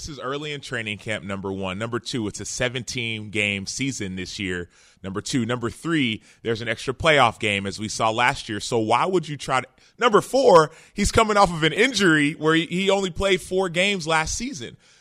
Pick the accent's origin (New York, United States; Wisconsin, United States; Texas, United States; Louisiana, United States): Texas, United States; Dallas; I grew up in Dallas.